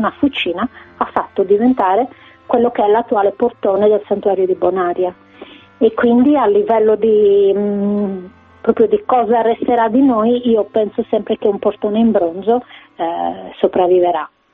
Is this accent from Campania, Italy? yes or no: no; Mogoro, Sardinia, Italy; Noi siamo nate e cresciute a Mogoro